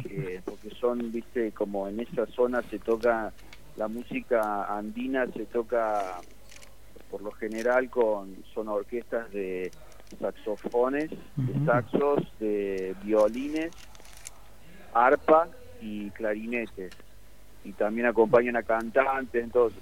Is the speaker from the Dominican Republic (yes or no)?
no; Córdoba, Argentina; moved away as an adult; also born or lived in Madrid; now in Ibiza, Spain; porque yo soy de Córdoba, de Argentina, pero conocí el mar como a los 20 y pico de años y ahora vivo acá, en una isla.